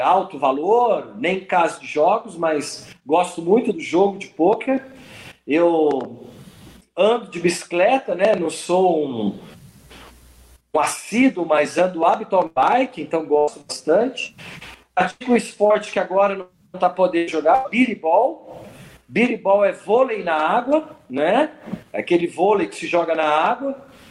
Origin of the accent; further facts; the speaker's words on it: São José dos Campos, São Paulo, Brazil; E aí, então, eu cresci aqui em São José dos Campos.